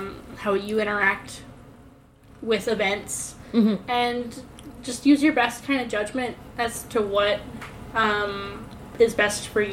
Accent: Canada; We're Canadian, and can you tell?

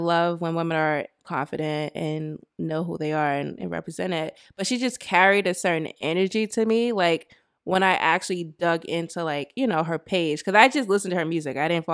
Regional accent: Bronx, New York, United States; I was raised in the Bronx.

